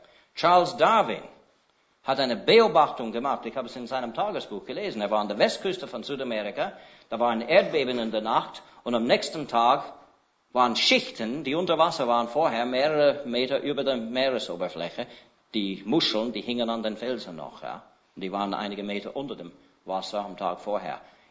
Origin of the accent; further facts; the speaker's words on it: Switzerland; Das ist der Berg Bier bei Kandersteg bei uns in der Schweiz.